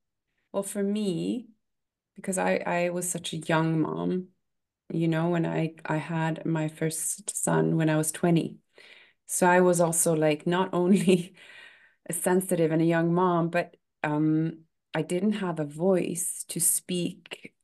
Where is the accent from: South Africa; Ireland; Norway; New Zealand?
Norway; you're Norwegian, I'm Norwegian, we grew up in Norway, where there's an openness for sure.